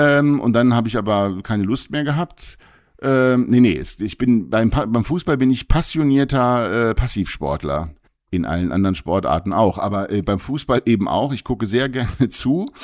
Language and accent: German; Hildesheim, Lower Saxony, Germany; ich komme ja nun aus Hildesheim und das ist von Bremen nicht so weit weg. Das sind 90 Minuten mit dem Auto.